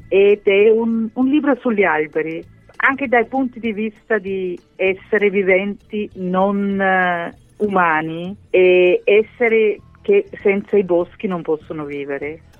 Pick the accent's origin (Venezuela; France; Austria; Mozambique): Austria; accent: Austrian; Italian is a second language; Non potevo scrivere nella mia prima lingua perché proprio il modo di porsi di fronte al linguaggio dei bambini cambia molto velocemente, di generazione in generazione. E leggendo moltissimo a loro con il mio accento austriaco